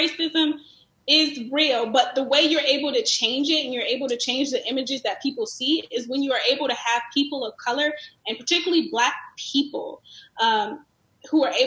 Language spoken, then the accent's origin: English; California, United States; Growing up in California where there was nothing that was practically segregated, I personally loved growing up in a very diverse environment.